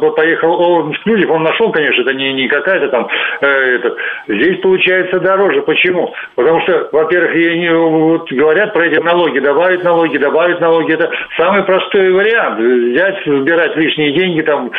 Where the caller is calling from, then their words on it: Crimea, Ukraine; Я из Крыма звоню.